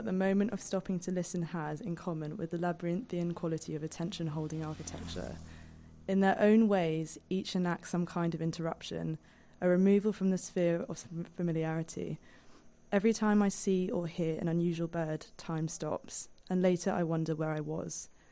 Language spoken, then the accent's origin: English; London, United Kingdom; I found being a Londoner and spending all of my time on transport